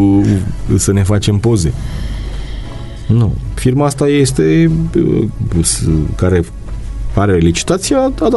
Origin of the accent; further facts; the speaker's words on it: Romania; De la Bruxelles ne iubesc pe noi că suntem români și...